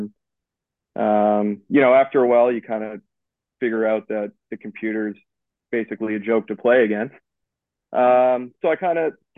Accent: Halifax, Nova Scotia, Canada; I'm 36 from Halifax, Nova Scotia. I don't even know if guys even know where that is, but we're out on the east coast of Canada.

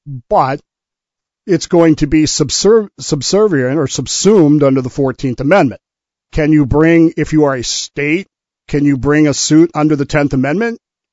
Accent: the South, United States; My family is from Arkansas, Alabama, Texas, Oklahoma. I was raised down there, spent many years in Georgia

